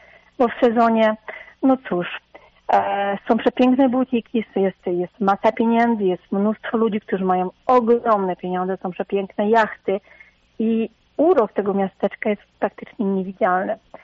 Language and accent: Polish; France; U nas we Francji, jeśli chodzi o duże miasta, nie zawsze jest bezpiecznie.